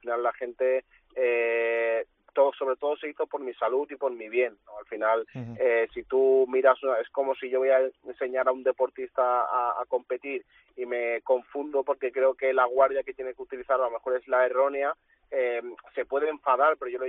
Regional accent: Balearic Islands, Spain; cuando la gente me preguntaba, ¿de dónde vienes? Decía, de Mallorca

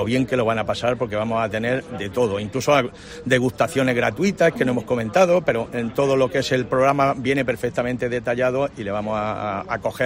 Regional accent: Murcia, Region of Murcia, Spain; lo que pasa es que nosotros tenemos un cariz de castizo y ese cariz de castizo nos hace, bueno, pues tener un puntito más que el resto del murciano

